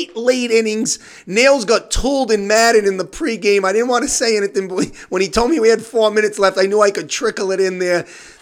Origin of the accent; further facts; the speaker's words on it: Johnston, Rhode Island, United States; 62-48 over Johnston, my hometown.